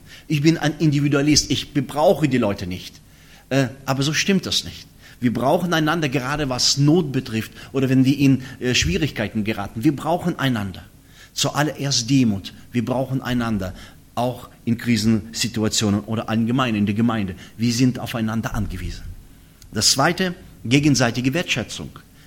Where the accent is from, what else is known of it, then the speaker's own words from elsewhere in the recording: Bonn, North Rhine-Westphalia, Germany; ich komme aus Bonn, aus einer Gemeinde, wo eine relativ große Gemeinde, 600 Mitglieder groß, eine russlandsdeutsche Gemeinde